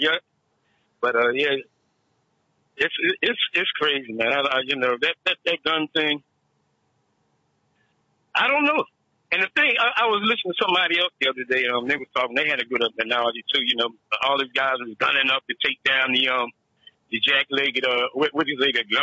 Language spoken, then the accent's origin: English; Philadelphia, Pennsylvania, United States; now I'm from the streets. I'm from Philadelphia.